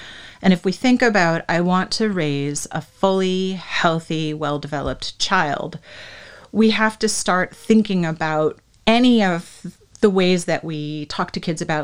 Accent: Seattle, Washington, United States; moved away as an adult; So I moved in 2016. My husband was an Amazonian, so we're from Seattle.

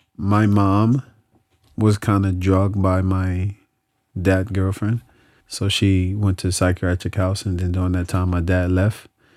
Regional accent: Trenton, New Jersey, United States; So, growing up in New Jersey, where I'm from, actually, Trenton, was tough.

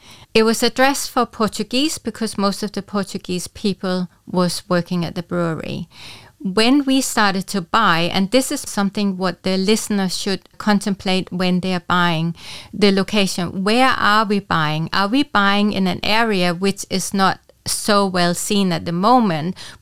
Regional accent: Denmark; English is a second language; moved away as an adult; also born or lived in Cayman Islands; now in Luxembourg; I'm Danish. I'm from Denmark. However, I didn't come straight from Denmark moving here. It was a bit of an adventure. I was living in Cayman Islands

